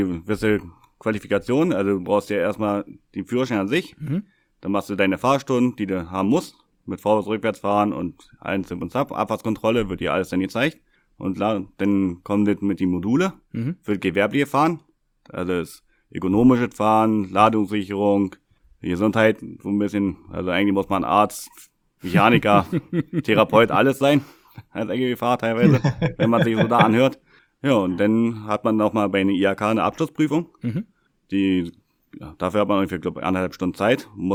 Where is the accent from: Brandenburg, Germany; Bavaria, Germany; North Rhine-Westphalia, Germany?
Brandenburg, Germany; Velo; Ich komme aus Velo. Das liegt im kleinen Brandenburg. Das ist ein kleines Dorf. Und da bin ich dann halt aufgewachsen. So gute 20 Jahre.